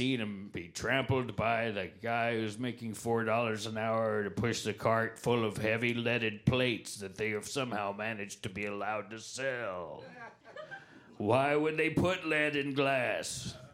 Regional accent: Florida, United States; also born or lived in Texas / Chicago; now in Feenburg, United States; I'm a transplant from South Florida by way of Texas to Chicago into Feenburg.

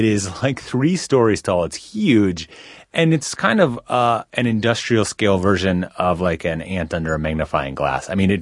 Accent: Midwest, United States; I grew up in the Midwest and would go on these kind of classic Midwestern road trips

